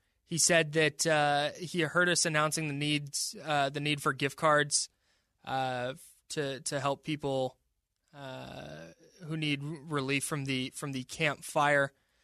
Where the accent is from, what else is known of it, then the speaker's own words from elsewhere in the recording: California, United States; also born or lived in Arizona; now in Sacramento, United States; Born and raised in the Bay Area, I moved out to Sacramento in 2008 to go to school.